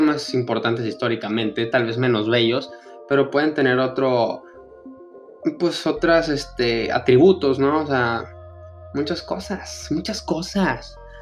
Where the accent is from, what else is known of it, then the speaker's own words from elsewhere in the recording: Chihuahua, Mexico; Como yo soy de Chihuahua, pues no estaría mal que aprendiera algo de Rarámuri